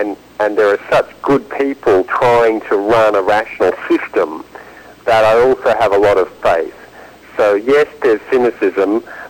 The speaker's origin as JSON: {"language": "English", "country": "Australia", "said": "We're both Australian health journalists"}